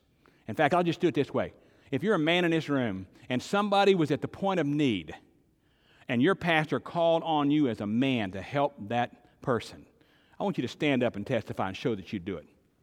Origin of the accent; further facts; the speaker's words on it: Arkansas, United States; I'm not saying any of them, by the way. I'm from Arkansas.